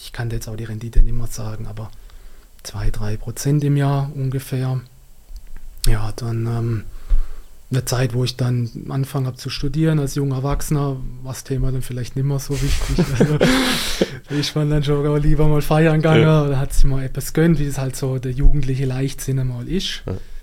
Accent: Baden-Württemberg, Germany

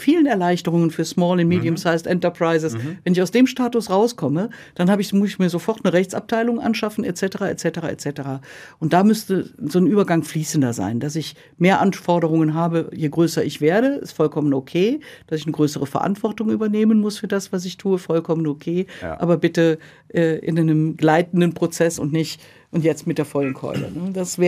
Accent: Aachen, North Rhine-Westphalia, Germany; Jupiter bei mir aus meiner Region, ich komme aus Aachen, das heißt, der Jupiter in Jülich ist direkt um die Ecke.

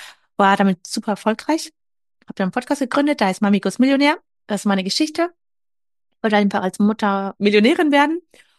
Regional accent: Wuppertal, North Rhine-Westphalia, Germany; now in Munich, Germany; aufgewachsen bin ich im Wuppertal und studiert habe ich in Düsseldorf.

